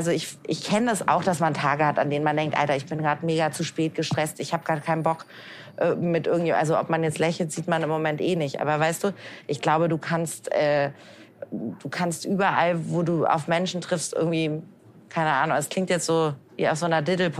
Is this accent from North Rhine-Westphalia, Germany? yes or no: no; Hamburg, Germany; Nein, ich bin Hamburg im Herz. Ich komme aus Hamburg, aber ich liebe Frankfurt.